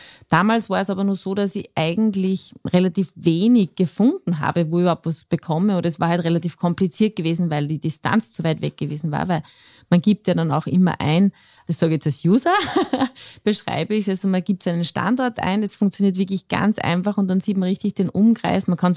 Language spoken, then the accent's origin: German; Linz, Upper Austria, Austria; ich komme aus Linz, also aus dem Ursprungscity